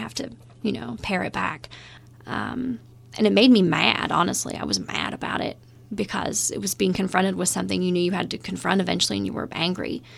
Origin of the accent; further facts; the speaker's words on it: Appalachia, United States; and I did because I knew by then I was from Appalachia, but some people didn't.